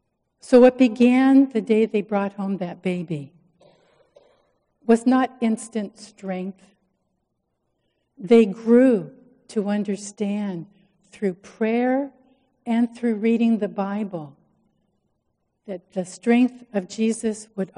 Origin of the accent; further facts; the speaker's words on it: Manhattan Beach, California, United States; I grew up in Manhattan Beach, and my relatives would come. We would go down to the beach.